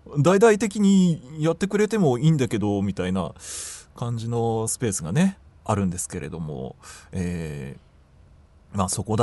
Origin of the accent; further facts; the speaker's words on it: Shiga, Japan; 盛り上げていきたいですよね、出身地地元滋賀をね